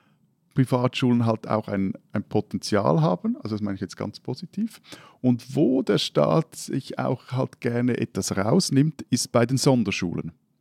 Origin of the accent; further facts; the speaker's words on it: Zurich, Switzerland; die auch etwas im Einzugsgebiet der Region sind, wo ich aufgewachsen bin, also das ganze Zürich